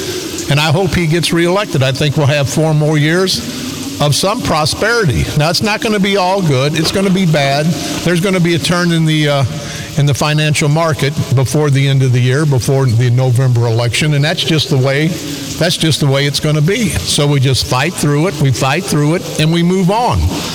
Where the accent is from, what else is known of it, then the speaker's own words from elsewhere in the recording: East St. Louis, Illinois, United States; I've been around 70 years, I've been born and raised in East St. Louis, homicide detective in East St. Louis